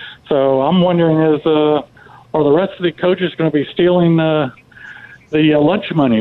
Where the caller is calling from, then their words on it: New York, United States; I'm calling you from New York, but I really live in Florida.